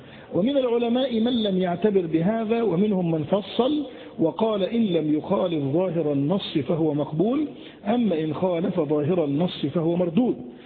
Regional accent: Egypt; ليس مشهورا عندنا في مصر

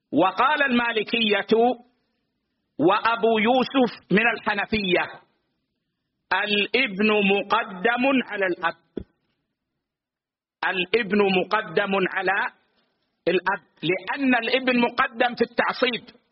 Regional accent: Saudi Arabia; عندنا في السعودية

